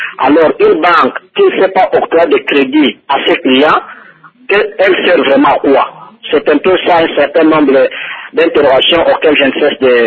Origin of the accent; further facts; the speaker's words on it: Bandundu, DR Congo; moi je suis de Bandundu, je connais un peu les problèmes de Bandundu